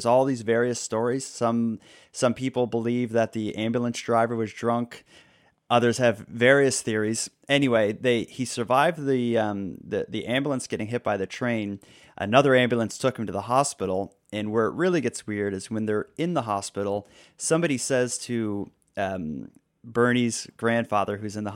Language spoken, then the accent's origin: English; Halifax, Nova Scotia, Canada; he's from my hometown of Halifax